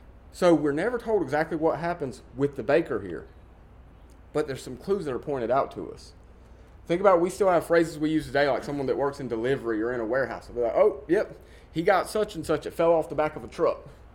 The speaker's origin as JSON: {"language": "English", "region": "the South", "country": "United States", "said": "And I know we're all from the South."}